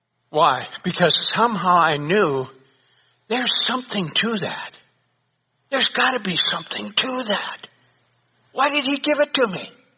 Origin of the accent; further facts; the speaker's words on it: McKinney, Texas, United States; born there; I was born on North Street in McKinney, Texas in the VVVM.